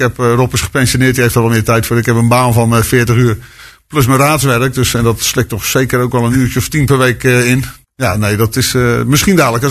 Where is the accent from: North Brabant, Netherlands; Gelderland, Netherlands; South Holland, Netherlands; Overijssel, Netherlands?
South Holland, Netherlands; Rotterdam; now in Nieuwerkerk aan den IJssel, Netherlands; Ik kom van Zuid, zoals dat zo mooi heet, in de volksmond.